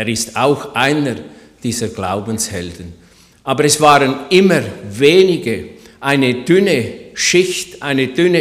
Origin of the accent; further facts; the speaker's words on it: Switzerland; soweit ich urteilen kann als Schweizer.